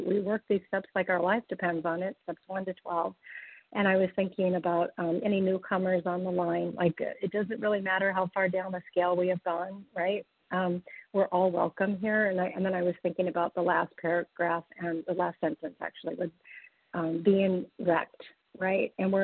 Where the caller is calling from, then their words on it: Wyoming, United States; I'm gratefully recovered from Wyoming on the phone list, currently in California.